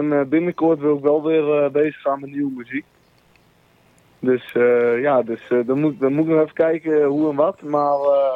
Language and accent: Dutch; Beekbergen, Gelderland, Netherlands; ik kom uit Beekbergen. Dat is vlakbij Apeldoorn.